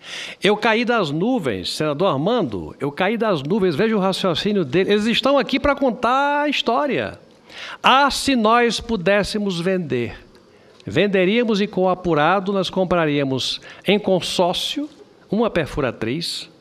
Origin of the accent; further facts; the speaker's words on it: Rio Grande do Norte, Brazil; Eu, como potiguar, agradeço a tudo que chega ao meu estado.